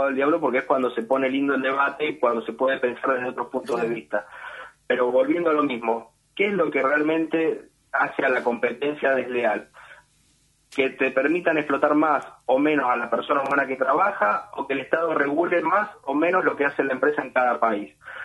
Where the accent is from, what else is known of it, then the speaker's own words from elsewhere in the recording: Mendoza, Argentina; moved away as an adult; now in Rosario, Argentina; hace 15 años que vine de Mendoza, porque mi compañera es de acá de Rosario, pero no tengo familia en Rosario.